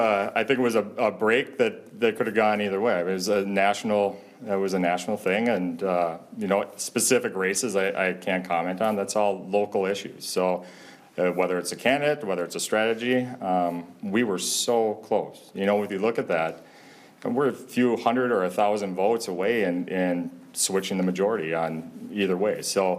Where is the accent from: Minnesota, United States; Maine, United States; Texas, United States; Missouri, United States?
Minnesota, United States; Crookston; That's where I grew up in the Crookston area up there.